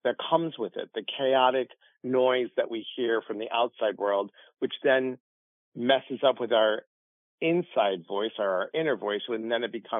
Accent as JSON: {"language": "English", "town": "Chicago", "region": "Illinois", "country": "United States", "lives_now": "Washington State, United States", "said": "I'm originally from Chicago. I live in Washington State, but I'm originally from Chicago."}